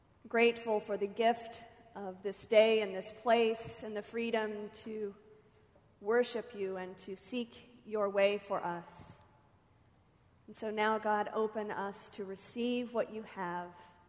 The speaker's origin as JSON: {"language": "English", "region": "Oklahoma", "country": "United States", "said": "based on the fact that I am from Oklahoma."}